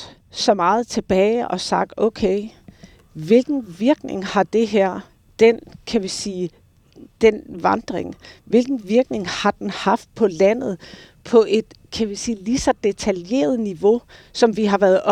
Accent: Odense, Region of Southern Denmark, Denmark; now in Aalborg, Denmark; Jeg er vokset op i Odense. Forstaden Tarp i Odense.

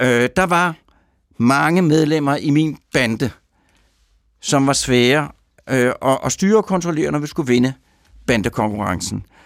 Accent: Sorgenfri, Capital Region of Denmark, Denmark; i Sorgenfri, hvor jeg kommer fra

